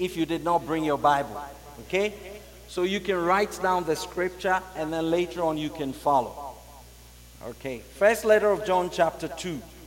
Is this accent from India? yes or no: no; Ghana; I come from Ghana. Ghana is it's a small country in West Africa.